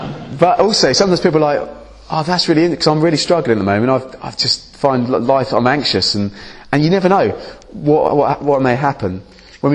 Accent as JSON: {"language": "English", "country": "United Kingdom", "said": "Ask people questions about their lives, and usually, because we're British, people, well, it's less so now, but they will ask you a question back"}